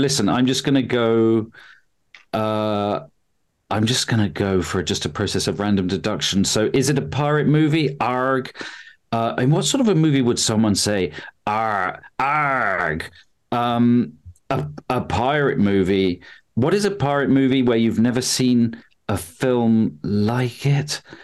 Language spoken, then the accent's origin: English; United Kingdom; And I think it's because I'm British.